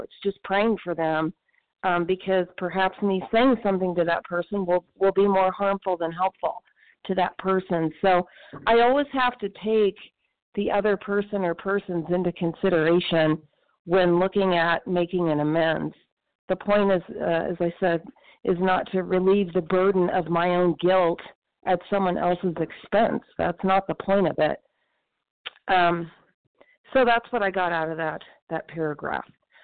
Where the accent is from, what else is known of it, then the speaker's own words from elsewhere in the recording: Southwest, United States; I'm a compulsive eater, and grateful to be here, grateful for the big book. And I'm from the Southwest. I'm in Mountain Time.